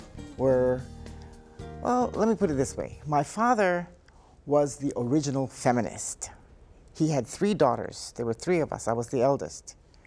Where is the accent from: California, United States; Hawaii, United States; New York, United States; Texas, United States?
Hawaii, United States; Hilo; So growing up in Hilo was nice.